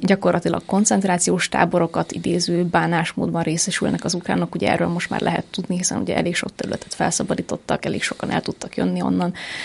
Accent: Hungary; ami ugye magyarként külön szomorú.

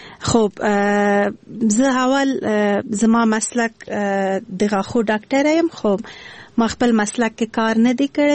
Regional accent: Kabul, Afghanistan; born there; زه ده اصلا پلار می ده خوست ده، مور می ده پکتیا ده، او زه په خپل کابل کې زیږیدلی یم، خو په هر صورت ده خوست تل کېږم.

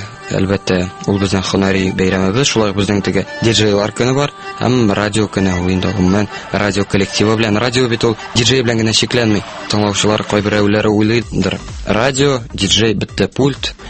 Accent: Naberezhnye Chelny, Tatarstan, Russia; 1990 елның 18 маенда, нәкъ шушы матур айларның берсендә дөньяга килдем, Ярчалы шәһәрендә.

